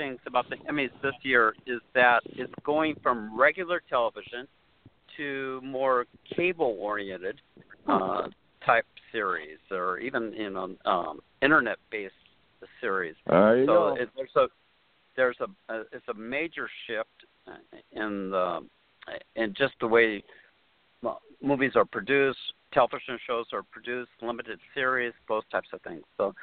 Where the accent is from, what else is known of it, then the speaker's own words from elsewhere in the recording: Seattle, Washington, United States; Well, I grew up in Seattle, so my heart is always on the West Coast.